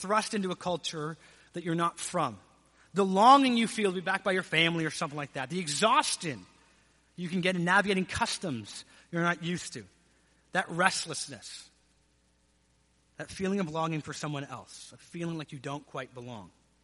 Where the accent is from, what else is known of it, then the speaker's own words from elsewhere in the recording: London, Ontario, Canada; now in United States; I was not born here. You may have heard some outs or abouts in this sermon. So I was raised in London, Ontario, Canada